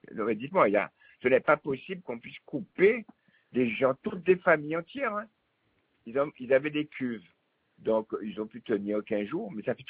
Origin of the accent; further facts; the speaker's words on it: Guadeloupe; born there; Je suis né en Guadeloupe en 1950.